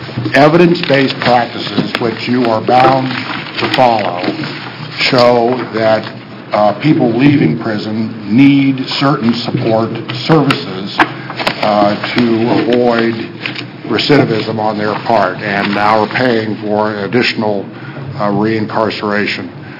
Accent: Eugene, Oregon, United States; We're both Lane County boys.

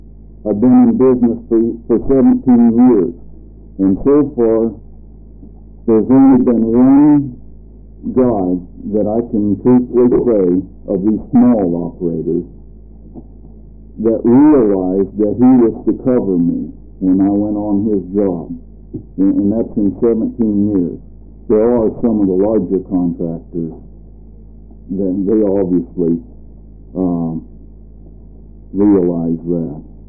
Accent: Hillsboro, Oregon, United States; I'm from Hillsboro, Oregon.

